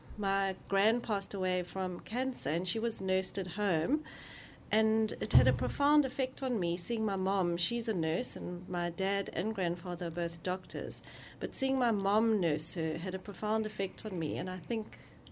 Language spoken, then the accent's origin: English; Eastern Cape, South Africa; now in Western Cape, South Africa; I grew up in the Eastern Cape. I consider myself an Eastern Cape girl, even though I have been in the Western Cape for longer.